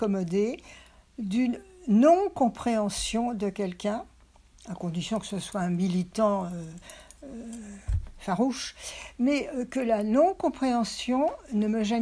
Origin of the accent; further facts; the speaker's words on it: Paris, Île-de-France, France; born there; je suis fille de survivants du génocide arménien. Je suis née à Paris et mes parents étaient donc des migrants qui sont arrivés dans les années 20.